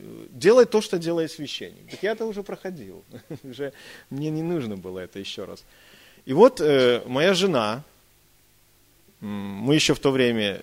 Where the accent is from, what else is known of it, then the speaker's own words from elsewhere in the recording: Myadel, Minsk Region, Belarus; Мы сами, значит, из Белоруссии, город Мядель. Это город Мядель, это, ну, вот если знаете, Нарыч, курорт такой есть в Беларуси, озеро Нарыч, там вот много курорт, ну, такая курортная зона. Ну, и вот мы рядышком, там, 15 километров.